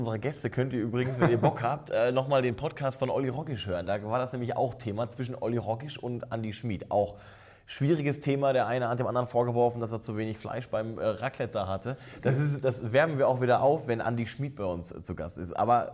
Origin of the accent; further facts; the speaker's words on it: North Rhine-Westphalia, Germany; Ich bin im Ruhrgebiet aufgewachsen.